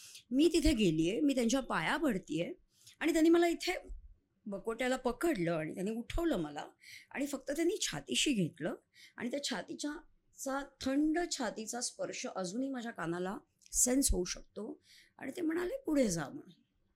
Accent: Mumbai, Maharashtra, India; I'm basically from Shivaji Park, Dadar, and then we had shifted to Borivali after the marriage.

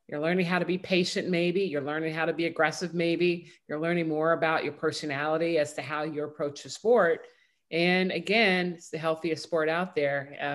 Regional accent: Chicago, Illinois, United States; I mean, I'm from Chicago, so a lot of house music.

